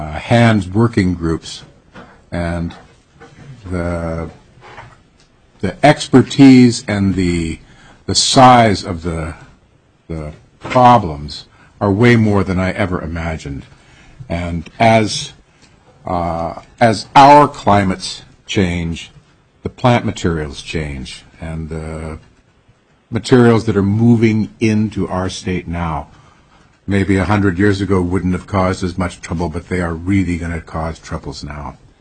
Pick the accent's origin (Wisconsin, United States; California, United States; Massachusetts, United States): California, United States; I grew up in California, you know, whose environment has been pretty much overcome by European invaders.